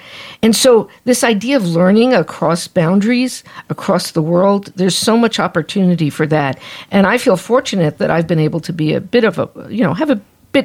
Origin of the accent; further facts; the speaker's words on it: New Jersey, United States; Well, and we'll have to have an offline discussion about New Jersey, because I'm from New Jersey too.